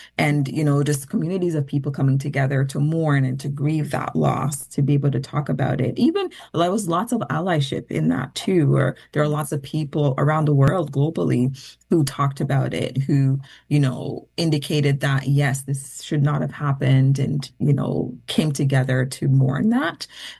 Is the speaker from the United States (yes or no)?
no; Jamaica; this is not my lived experience, growing up in Jamaica.